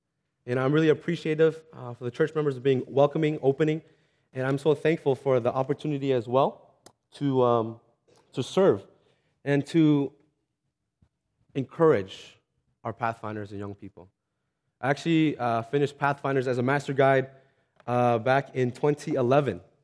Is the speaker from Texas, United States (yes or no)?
no; Washington, United States; So I grew up in Washington State for about 13 years. My dad was in the military.